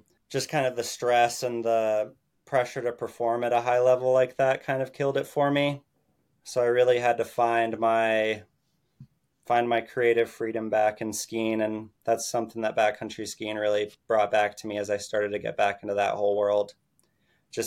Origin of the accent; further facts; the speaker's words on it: Wyoming, United States; when I was growing up in Wyoming